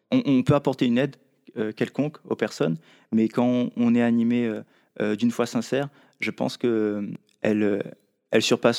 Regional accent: Réunion, France; moved away as an adult; Je viens de l'île de la Réunion, en fait, et j'ai quitté mon île, en fait, et pour m'inscrire, en fait, dans l'armée, en fait, dans la marine nationale.

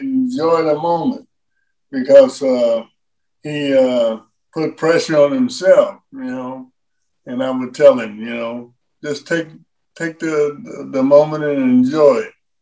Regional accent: Cincinnati, Ohio, United States; I was from Cincinnati

